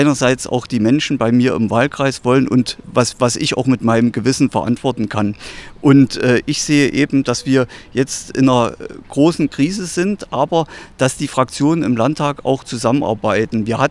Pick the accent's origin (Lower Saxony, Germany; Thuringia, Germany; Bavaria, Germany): Thuringia, Germany; Saalfeld; dass meine Heimatstadt Saalfeld Kurort wird